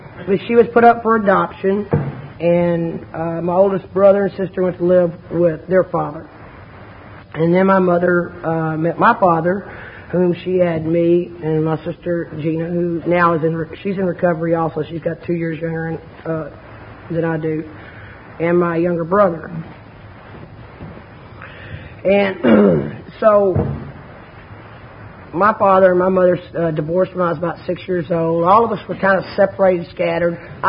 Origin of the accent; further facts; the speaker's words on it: Houston, Texas, United States; born there; I was born here in Houston, Texas.